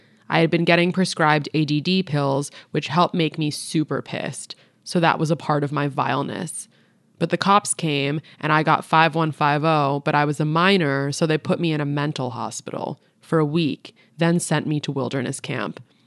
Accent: Athens, Georgia, United States; I was 14 when I was shipped off. I'm from Athens, Georgia. I had dyslexia and was in Georgia public school

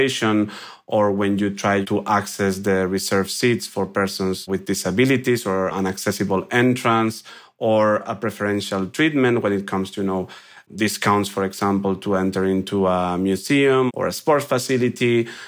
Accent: Spain; English is a second language; moved away as an adult; now in Belgium; because I'm originally from Spain, as you can guess from my accent and my name. But I moved to Belgium back in 2013.

